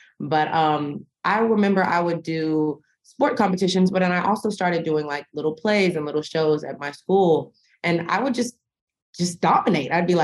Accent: the South, United States; Don't like I come from the South.

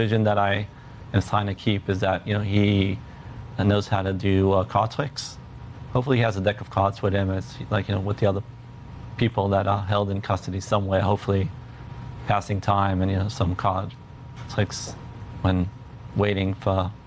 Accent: New York City, New York, United States; moved away as an adult; now in Israel; So I'm a New Yorker, grew up in public school, did NYU. Have been living in Israel the last couple of years.

